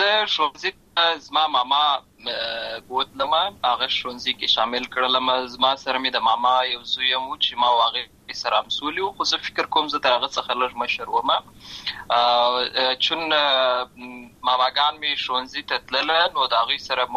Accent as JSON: {"language": "Pashto", "town": "Lashkar Gah", "region": "Helmand", "country": "Afghanistan", "tie": "born or raised there", "said": "زه په اصل کې د اوروزګان ولایت یم، اما زه په هلمند ولایت لشکرګاه کې پیدا شوی یم، اما د لوی سوی یم، عملت می شونځي لسته ده"}